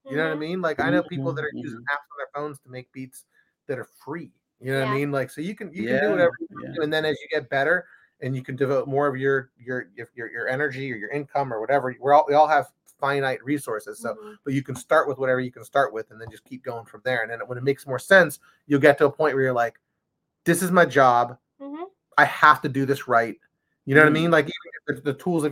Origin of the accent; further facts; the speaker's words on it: Youngstown, Ohio, United States; we didn't grow up in Los Angeles, we grew up in Ohio, in Youngstown, Ohio, which is like a Rust Belt, like kind of DIY gritty.